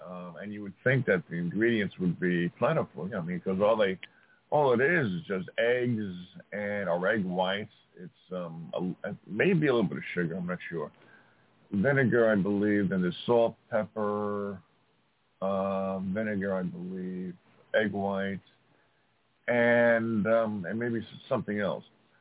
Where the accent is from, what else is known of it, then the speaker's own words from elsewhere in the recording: South Africa; No, when we first started, yes. I said, hello, I'm from South Africa.